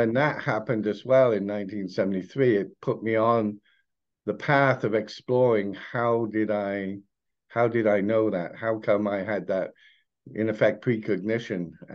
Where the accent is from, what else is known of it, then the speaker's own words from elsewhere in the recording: United Kingdom; moved away as an adult; now in United States; because I'm British, that I was a spiritualist before I moved over here in 1984 for a job.